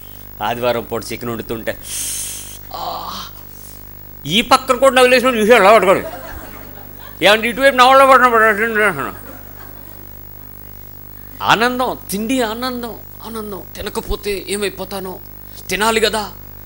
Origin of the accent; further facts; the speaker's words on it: South India, India; నేను south India నుంచి వెళ్ళడం వల్ల నాకు ఆంధ్ర వంటలన్నింటినీ నాకు పెడతారు